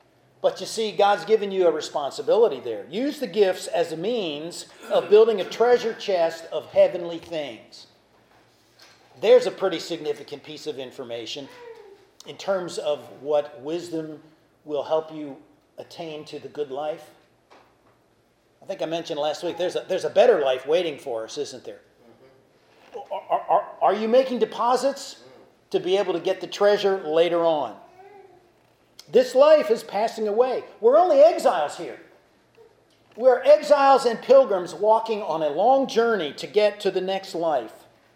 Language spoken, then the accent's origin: English; Baltimore, Maryland, United States; For a while, I was really interested in reading about my hometown, Baltimore.